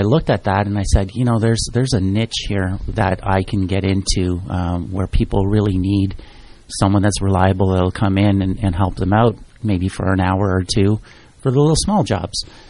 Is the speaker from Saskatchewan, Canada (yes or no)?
no; Montreal, Quebec, Canada; moved away as an adult; We come from Montreal, my wife and I, and when we got married, we took the decision that we did not want to live in Montreal anymore